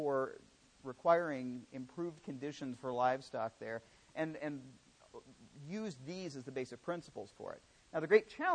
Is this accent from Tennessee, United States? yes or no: no; Indianapolis, Indiana, United States; I come from Indianapolis.